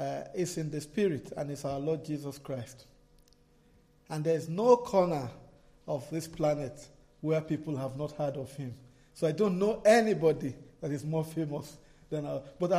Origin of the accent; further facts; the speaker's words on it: Lagos, Nigeria; born there; I was born in Lagos, on the west coast of Nigeria, on the Atlantic Ocean.